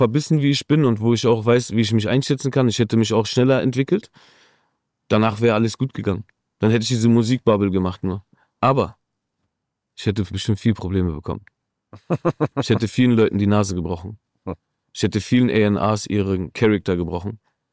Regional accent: Berlin, Germany; Als Berliner … damals war die Nummer.

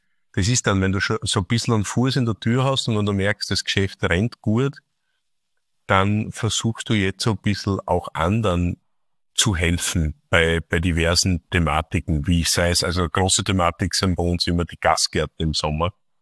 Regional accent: Austria; now in Germany; Nein, ich bin Österreicher, ich trage Österreich in meinem Herz

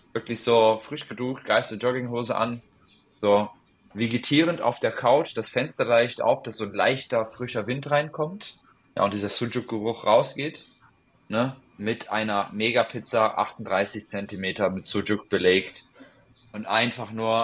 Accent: Cologne, North Rhine-Westphalia, Germany; ich als Kölner aufgewachsen, zwischen ganz vielen Türken

